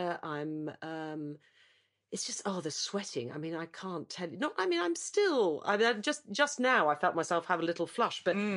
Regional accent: United Kingdom; And in this, very hardcore, especially as a Brit at this point.

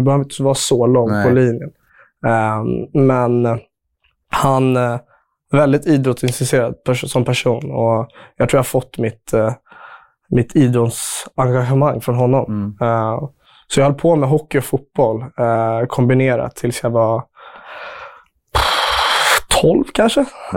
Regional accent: Sundbyberg, Stockholm County, Sweden; Ja, Sumpan är väl där jag växte upp. Gått skolan, haft familj, kusiner och liksom de flesta i min familj i samma område.

